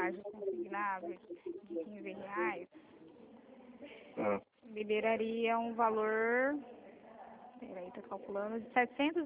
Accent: Colíder, Mato Grosso, Brazil; born there; now in Dourados, Brazil; Eu sou nascida em Colíder, Mato Grosso.

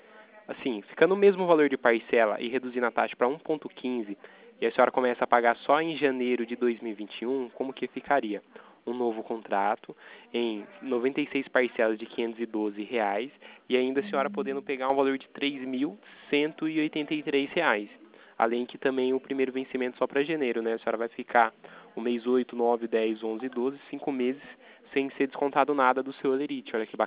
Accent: Itatiba, São Paulo, Brazil; eu sou daqui de Itatiba, entendeu? A gente é do interior de São Paulo

